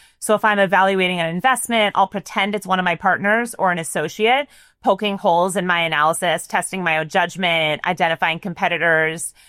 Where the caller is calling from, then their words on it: San Francisco, California, United States; So I'm here in San Francisco, the global capital of AI.